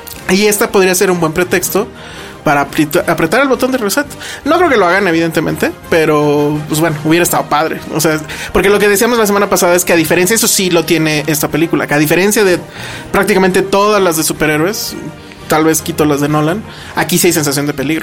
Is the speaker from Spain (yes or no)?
no; Mexico; es nuestro deber como mexicanos hablar.